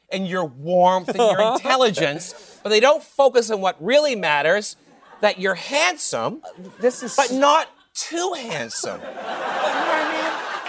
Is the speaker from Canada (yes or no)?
yes; Canada